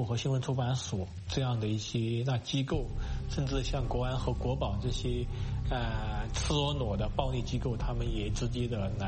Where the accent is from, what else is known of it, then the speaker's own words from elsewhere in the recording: Sichuan, China; 从那个北京飞到我的老家那个四川